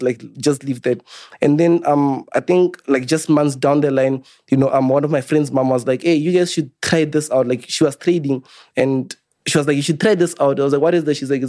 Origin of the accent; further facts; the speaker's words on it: Lephalale, Limpopo, South Africa; I come from Limpopo, Lephalale, which is in Limpopo.